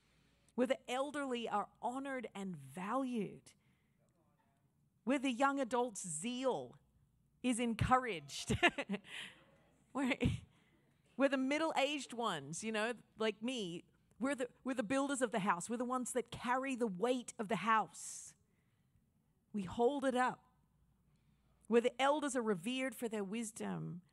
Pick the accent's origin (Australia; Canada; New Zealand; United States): Australia; moved away; I'm an Australian originally.